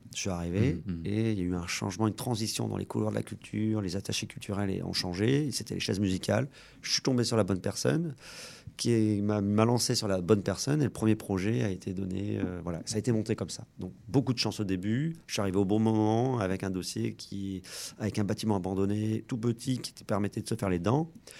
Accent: La Ferté-Saint-Aubin, Centre-Val de Loire, France; moved away as an adult; also born or lived in Paris; Je suis orléanais, à la base. Je suis de la Ferté-Saint-Aubin. Mais bon, moi, je suis parti faire mes études, vivre à Paris, à l'étranger.

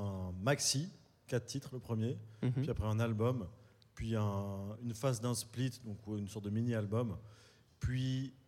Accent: Belgium; parce qu'en tant que Belge, c'est un gros festival qui a toujours l'étiquette alternative

